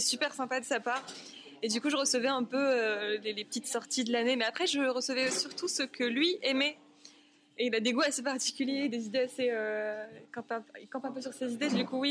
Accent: Algiers, Algiers Province, Algeria; comme je viens d'Algérie, d'Alger, du coup, c'est un endroit où les gens lisent pas beaucoup déjà et pas du tout dans les transports.

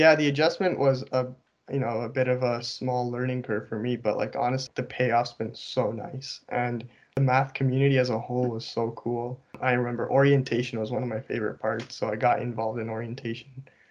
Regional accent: Ontario, Canada; I was grown locally. Like I grew up in Ontario.

